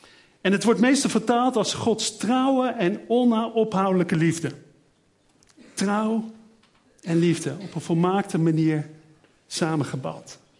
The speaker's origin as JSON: {"language": "Dutch", "country": "Netherlands", "said": "Daar zijn we Nederlanders goed in, om dat woord goed uit te spreken."}